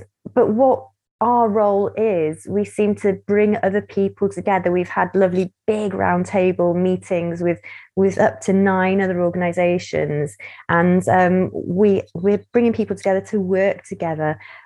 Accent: Aberdyfi, Wales, United Kingdom; And I come from Aberdyfi, where, you know, we're getting towards 50% second homes and holiday homes.

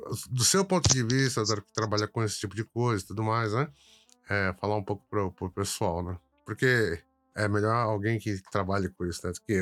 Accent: Brazil; now in Japan; porque nós somos brasileiros, né? Então, já o japonês não tem como, né?

